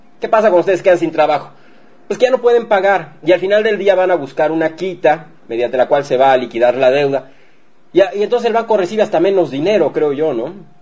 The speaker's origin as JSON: {"language": "Spanish", "country": "Mexico", "said": "Porque así somos los mexicanos, ¿no? Somos muy responsables."}